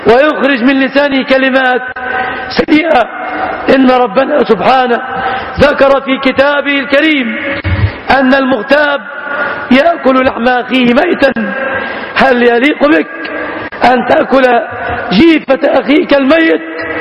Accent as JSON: {"language": "Arabic", "country": "Egypt", "said": "اللهم اجعل بلادنا مصر آمنة مطمئنة"}